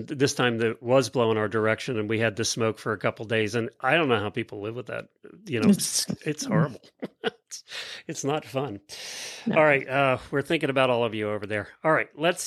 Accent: Ocala, Florida, United States; It's Friday, and … from Ocala, Florida.

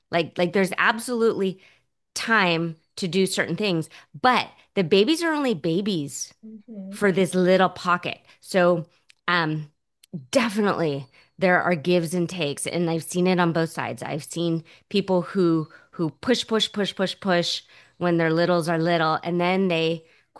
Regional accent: California, United States; I've born and raised on the San Francisco Peninsula, so I've been here the whole time.

